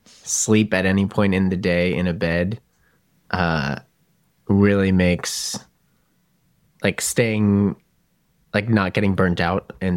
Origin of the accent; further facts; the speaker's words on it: New Jersey, United States; Yeah, it was like I grew up in New Jersey.